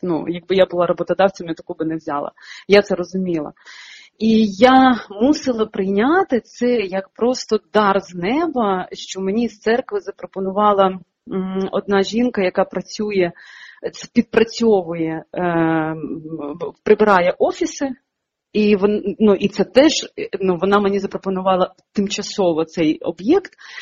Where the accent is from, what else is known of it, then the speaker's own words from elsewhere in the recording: Odesa Oblast, Ukraine; я сама родом з Одеської області, і фільм я зняла не про своє місто, а село. Це село, звідки я родом, це болгарське село на півдні України, і на самому кордоні з Молдовою, Румунією